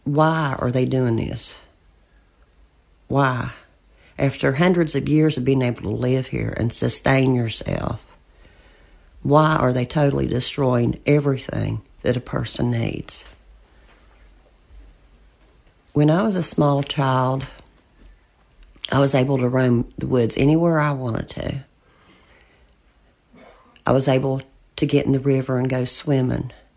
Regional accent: Rock Creek, West Virginia, United States; I'm from Rock Creek, West Virginia, born and raised here, so basically I've been here all my life.

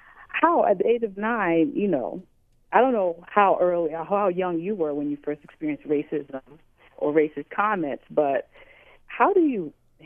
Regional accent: Paterson, New Jersey, United States; I grew up in Paterson, New Jersey. I don't know if you're familiar with that town.

